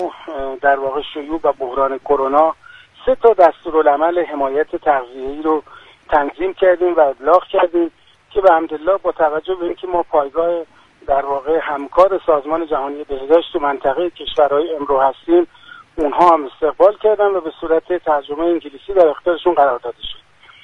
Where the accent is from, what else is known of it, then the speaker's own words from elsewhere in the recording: Iran; همه ما به عنوان یک ایرانی وظیفه داریم